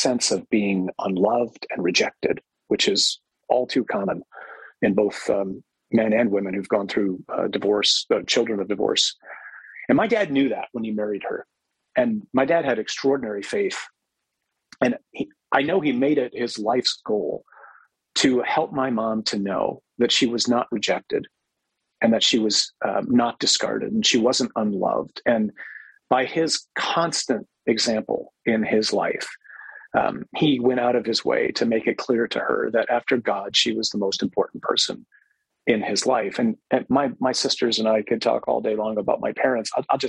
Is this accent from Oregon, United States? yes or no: no; Detroit, Michigan, United States; So, growing up in Detroit, so my dad was CEO of Chrysler before Lee Iacocca.